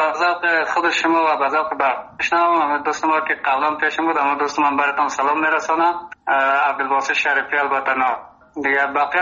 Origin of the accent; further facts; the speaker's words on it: Afghanistan; first language Uzbek; حال زبانی مادری ما کس ازبکی است، با زبان داری هم دیگه یک 80% دیگه تسلیت داریم، خوب استیم و همچنان در پشتو هم یک 20% خوب است.